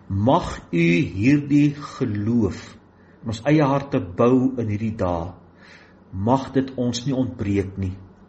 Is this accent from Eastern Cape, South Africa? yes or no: no; Blyvooruitsig, Gauteng, South Africa; born there; ek is fisies gebore in Blyvooruitsig in 1961.